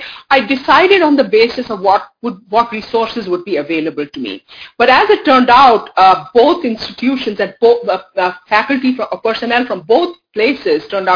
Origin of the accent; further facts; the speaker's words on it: Delhi, India; now in United States; I myself was educated in, because I grew up in Delhi.